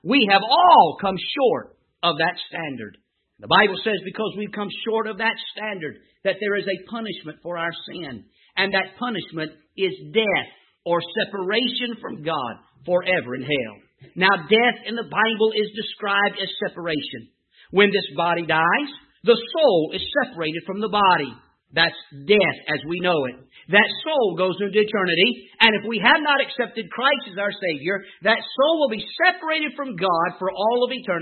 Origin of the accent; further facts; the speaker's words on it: North Carolina, United States; Now, you'll find I am from North Carolina, and so I do speak a little funny, all right? We came up here, I guess this has been about 15, 20 years ago.